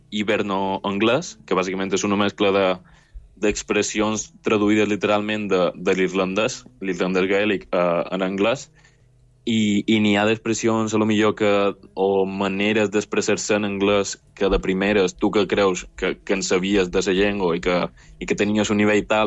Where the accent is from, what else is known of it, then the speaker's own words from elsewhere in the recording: Palma, Balearic Islands, Spain; now in Dublin, Ireland; jo que som de Palma, sí, més o menys és una ciutat grossa de Palma, el que no tan grossa com Dublín, no tan urbana, no tan internacional